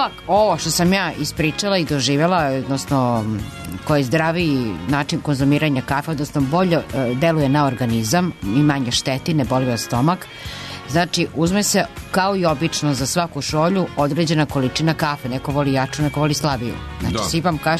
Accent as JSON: {"language": "Serbian", "country": "Serbia"}